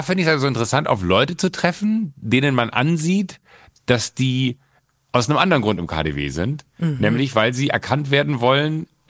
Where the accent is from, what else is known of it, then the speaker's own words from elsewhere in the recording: Mönchengladbach, North Rhine-Westphalia, Germany; ich bin dann in Gladbach groß geworden